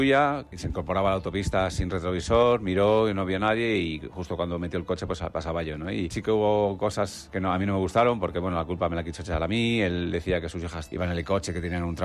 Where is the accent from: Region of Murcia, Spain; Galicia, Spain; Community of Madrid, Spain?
Community of Madrid, Spain; Alcalá de Henares; now in Guadalajara, Spain; yo nací en Madrid, he vivido en Alcalá de Henares toda mi vida. Guadalajara es mi ciudad ahora y compito para Castilla-La Mancha, pero soy madrileño y eso no lo puedo negar. Yo toda mi vida he vivido en Alcalá de Henares y he vivido mucho en Madrid también.